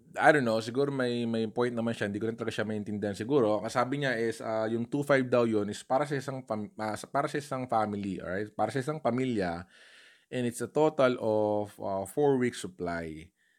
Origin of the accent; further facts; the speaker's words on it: Olongapo, Central Luzon, Philippines; I'm from Olongapo po originally, and I've heard na meron ng positive sa Zambales, sa province near Olongapo.